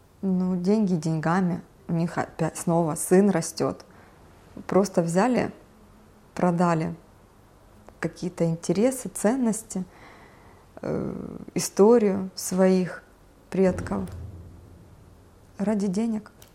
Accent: Makiivka, Donetsk Oblast, Ukraine; Сама я с Макеевки, родилась в Макеевке, всю жизнь прожила тоже в Макеевке.

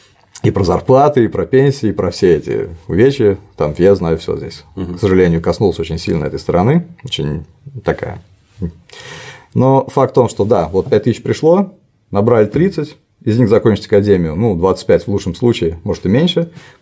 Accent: Samara, Samara Oblast, Russia; Я из Самары, мы дрались.

